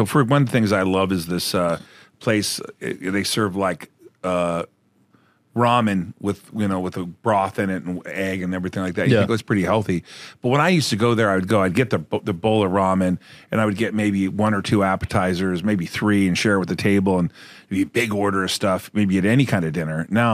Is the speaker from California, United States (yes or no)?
yes; California, United States; now in Las Vegas, United States; I grew up in Orange County, California, for 46 years, and for me to decide to move to Vegas was a big deal.